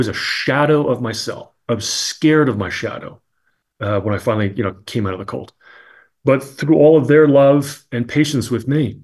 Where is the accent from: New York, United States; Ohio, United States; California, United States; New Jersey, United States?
New Jersey, United States; So I grew up in New Jersey and I had friends who were in the buildings and got out on 9/11.